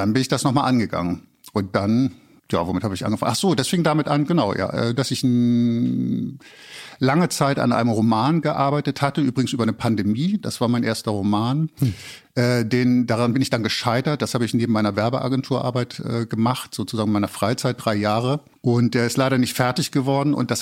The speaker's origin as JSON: {"language": "German", "region": "Hamburg", "country": "Germany", "tie": "born or raised there", "said": "Ich bin halt hier in Hamburg aufgewachsen und habe so eine Kinosozialisation."}